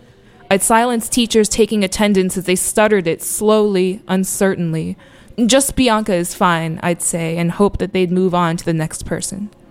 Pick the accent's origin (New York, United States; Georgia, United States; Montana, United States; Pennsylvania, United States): Pennsylvania, United States; So I'm from right outside Pittsburgh, Pennsylvania. I'm 21 years old.